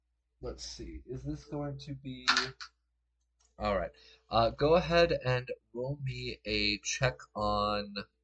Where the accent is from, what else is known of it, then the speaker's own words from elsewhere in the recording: Chicago, Illinois, United States; I'm from Chicago, we have a billion of them.